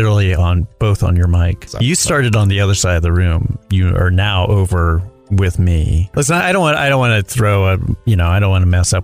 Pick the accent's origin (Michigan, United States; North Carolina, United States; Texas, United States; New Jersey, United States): North Carolina, United States; Charlotte; now in Los Angeles, United States; I'm from originally from Charlotte, North Carolina.